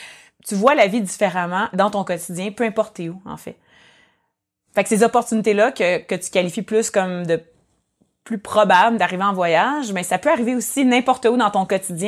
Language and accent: French; Creston, British Columbia, Canada; tu sais, français les deux, puis que moi, j'étais de Creston et tout ça.